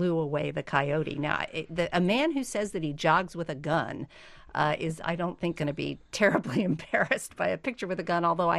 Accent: Texas, United States; I'm the Texan on the panel here

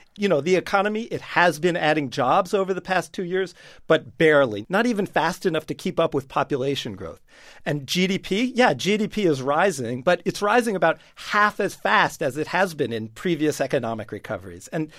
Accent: West Coast, United States; Yeah, I think so. I grew up on the West Coast

